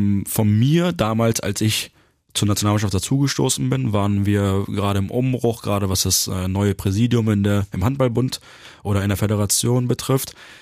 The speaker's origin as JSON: {"language": "German", "town": "Hanover", "region": "Lower Saxony", "country": "Germany", "said": "Ich komme aus Hannover, meine Eltern wohnen in Hannover, meine Familie wohnt in Hannover, meine Schwester."}